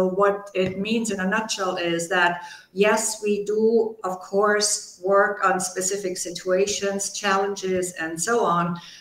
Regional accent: Germany; accent: German; English is a second language; also born or lived in Brazil / Argentina; You can hear my German accent probably. It's never gone completely away, which is not an issue, which identifies me as German immediately, so that helps.

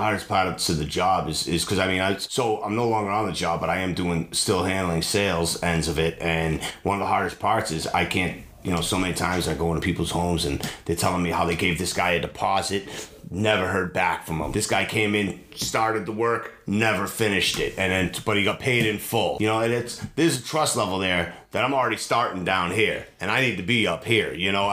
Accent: Worcester, Massachusetts, United States; I came out to where I am now in Barry. It's another world compared to the Worcester. I mean, when I grew up in Worcester, you know, all the neighbors, we'd get a snowstorm. We live on a dead end street.

